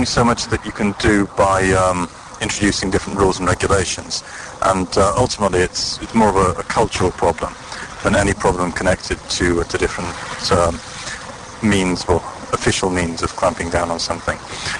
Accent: Chester, North West England, United Kingdom; now in Russia; Well, I'm not actually from Bristol, from Chester originally, but I live in Russia at the moment

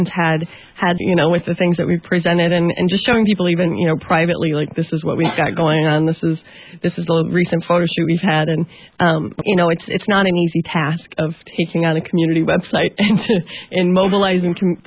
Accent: Midwest, United States; And I'm from the Midwest, so my experience was very unique and very strange.

